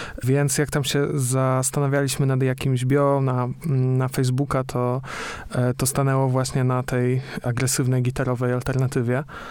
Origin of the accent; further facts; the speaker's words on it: Bartoszyce, Warmian-Masurian Voivodeship, Poland; Ja jestem sam z Bartoszyc, czyli jeszcze mniejszego miasta.